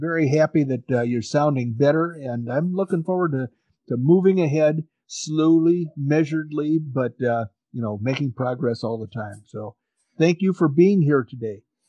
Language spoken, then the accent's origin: English; Oklahoma, United States; I'm from Oklahoma.